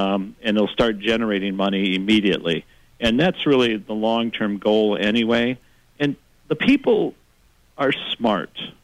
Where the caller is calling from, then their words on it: Lansing, Michigan, United States; I'm calling from Lansing.